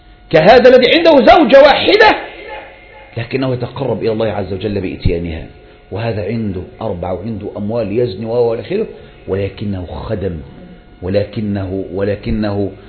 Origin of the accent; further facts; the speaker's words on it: Egypt; وهل هذا أصلا العيد عندنا في مصر ولا عند الناس جميعا؟ وماذا لو كان عندنا في مصر أيضا؟